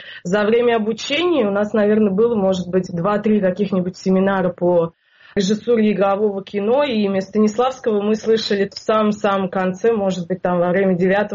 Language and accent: Russian; Kineshma, Ivanovo Oblast, Russia; В принципе, я не из Иванова, я из Кинешмы. Это находится примерно вот в 2 часах езды от Иванова. То есть это прямо вот такая настоящая провинция.